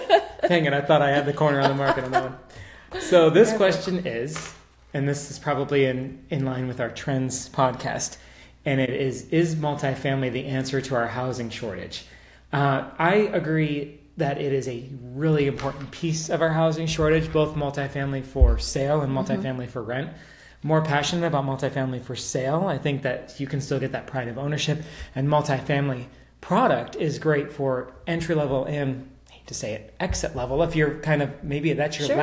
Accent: New York, United States; I'm from the East Coast, right? So these small little towns have a lot of authority, and they are in your life. So yes, we don't have HOAs in upstate New York

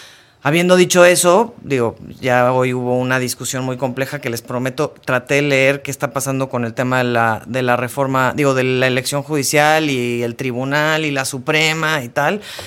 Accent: Mexico City, Mexico; particularmente yo siendo chilanga.

